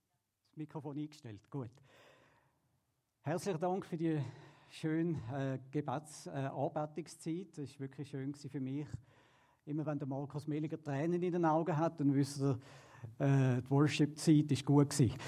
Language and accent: German; Glattbrugg, Zurich, Switzerland; Ich bin in Glattbrück aufgewachsen und ich bin nicht in einem Haus aufgewachsen, in einer Familie, wo die Bibel gelesen worden ist.